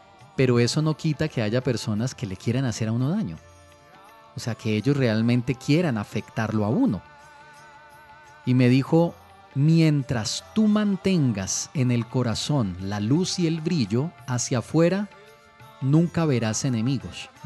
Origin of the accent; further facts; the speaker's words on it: Colombia; como buenos colombianos o como buenos occidentales que somos